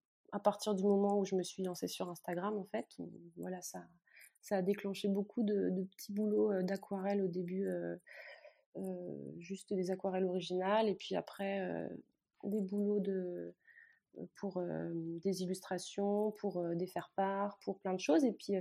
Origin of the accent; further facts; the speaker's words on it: Brittany, France; Je suis bretonne pure beurre, hein, comme on dit dans le coin.